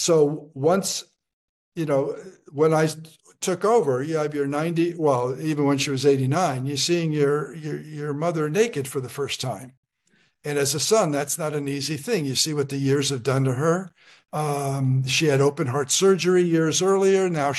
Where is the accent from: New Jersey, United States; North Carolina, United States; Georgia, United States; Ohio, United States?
New Jersey, United States; both of my parents were very independent, and they raised six really independent people, and we're from Jersey.